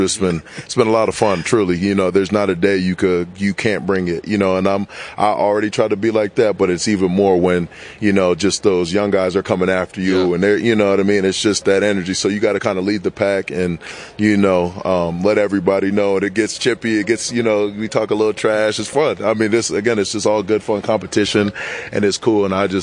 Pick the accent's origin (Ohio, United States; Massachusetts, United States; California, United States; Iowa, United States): Massachusetts, United States; and like I said, I'm from Massachusetts, so I'm a diehard Celtics fan